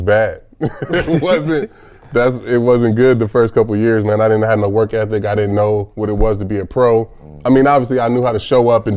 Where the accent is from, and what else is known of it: Vallejo, California, United States; born or raised there